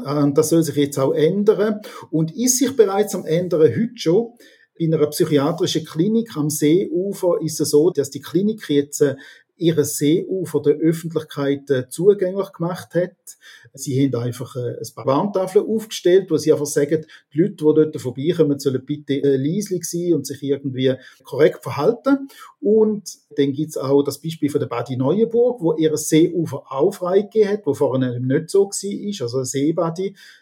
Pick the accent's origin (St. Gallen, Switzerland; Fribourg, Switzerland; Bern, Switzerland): St. Gallen, Switzerland; Rorschacherberg; Genau, ich bin im Rorschacher Berg aufgewachsen. Rorschacher Berg ist eine Seegemeinde, wie Rorschach und Goldach auch.